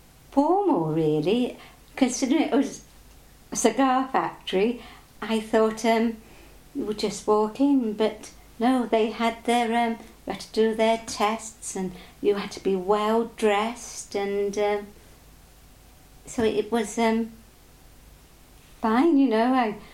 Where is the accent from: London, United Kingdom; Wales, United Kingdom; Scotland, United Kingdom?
Wales, United Kingdom; Neath; born there; I was born in Neath. My father was in the forces and my mother was a nurse, so we did a lot of travelling around.